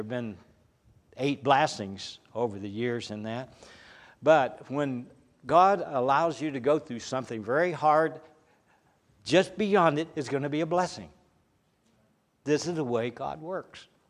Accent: the South, United States; Since I was raised in the South, raised in a neighborhood turned into a housing and from a plantation

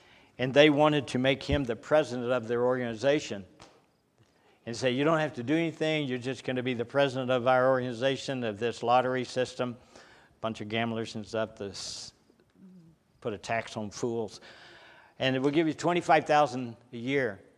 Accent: the South, United States; Since I was raised in the South, raised in a neighborhood turned into a housing and from a plantation

